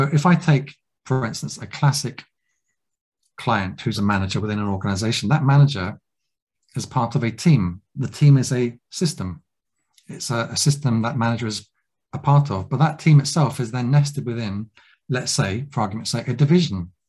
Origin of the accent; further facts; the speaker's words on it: South West England, United Kingdom; I'm from Cornwall and I'm from the UK, so my communities tend to be more in that way.